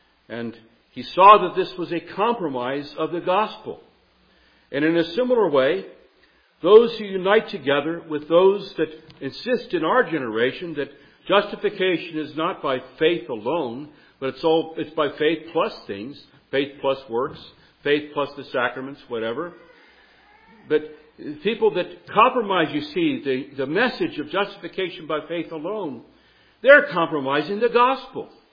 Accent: India; born there; I was born in India on the mission field.

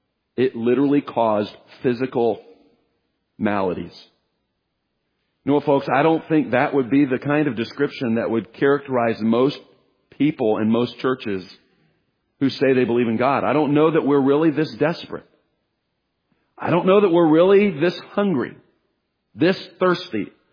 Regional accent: Kansas City, Missouri, United States; I understand that because I'm from Kansas City and my team's in there too.

